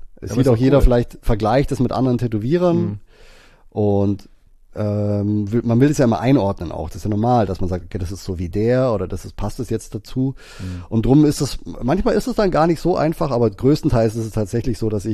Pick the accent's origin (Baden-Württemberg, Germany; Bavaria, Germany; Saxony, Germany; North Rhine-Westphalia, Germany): Bavaria, Germany; Landsberg am Lech; Ich komme aus Landsberg am Lech. Das ist westlich von München.